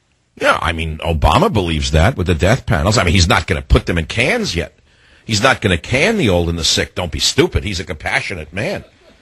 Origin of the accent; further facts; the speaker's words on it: Chicago, Illinois, United States; Chicago, my hometown.